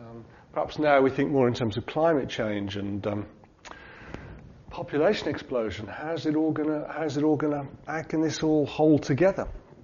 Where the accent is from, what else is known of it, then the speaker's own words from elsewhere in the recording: Gloucester, South West England, United Kingdom; I'm from Gloucester.